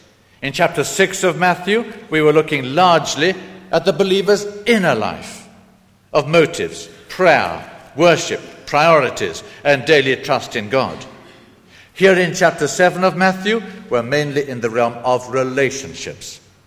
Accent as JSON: {"language": "English", "region": "Central Kenya", "country": "Kenya", "tie": "born or raised there", "said": "Where I was brought up in Kenya, in Kikuyu country"}